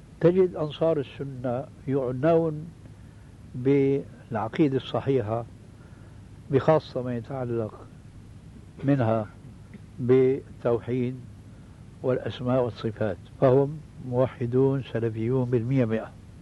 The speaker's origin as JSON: {"language": "Arabic", "town": "Damascus", "region": "Damascus Governorate", "country": "Syria", "said": "كما يقولون عندنا في دمشق الألف من المصطيجة، المصطيجة هي العصاية الطويلة عندنا"}